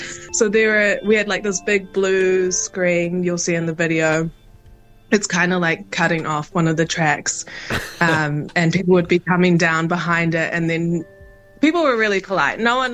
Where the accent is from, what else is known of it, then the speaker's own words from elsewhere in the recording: Auckland, New Zealand; I grew up in West Auckland, so Riverhead was quite close to where I grew up.